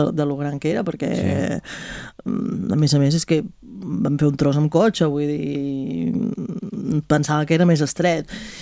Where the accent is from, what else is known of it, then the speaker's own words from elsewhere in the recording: Castelló d'Empúries, Catalonia, Spain; jo que soc de Castelló d'Empúries, a l'estiu sempre per anar a la platja